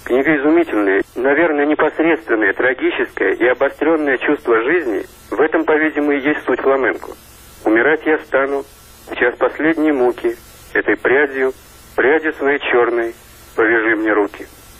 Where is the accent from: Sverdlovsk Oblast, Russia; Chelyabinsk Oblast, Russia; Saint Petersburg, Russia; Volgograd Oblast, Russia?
Saint Petersburg, Russia; Я петербуржец, испанист